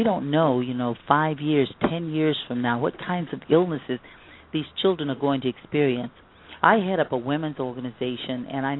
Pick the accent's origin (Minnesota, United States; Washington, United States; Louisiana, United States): Louisiana, United States; moved away; It's, you know, very personal for me because I am from Louisiana, even though I don't live there now.